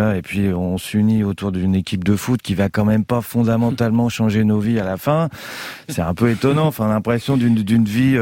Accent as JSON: {"language": "French", "town": "Rouen", "region": "Normandy", "country": "France", "accent": "Rouen", "said": "À l'époque je viens de Rouen, donc comme je le répète avec mon accent d'Arouen"}